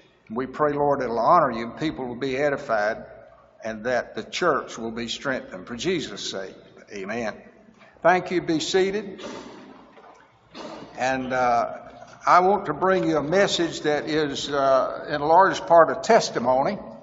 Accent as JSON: {"language": "English", "region": "South Carolina", "country": "United States", "said": "I'm not a scholarly. I come from South Carolina. We say is and ain't, tis and all that, and yep and nope and y'all."}